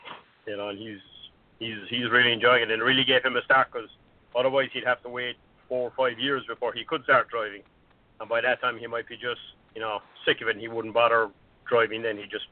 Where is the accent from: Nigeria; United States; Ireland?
Ireland; I'm from Ireland